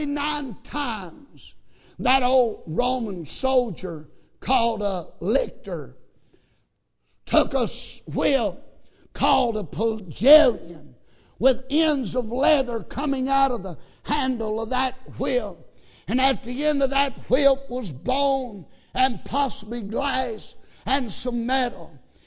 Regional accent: United States; not because I'm an American, not because my ancestor was from Ireland, not because I live in Kentucky

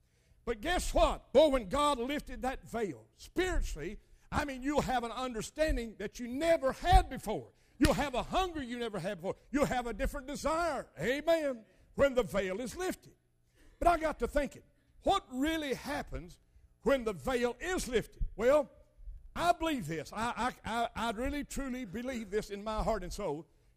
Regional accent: Crab Orchard, Kentucky, United States; Saturday night, I was over in Crab Orchard, Kentucky, where my hometown.

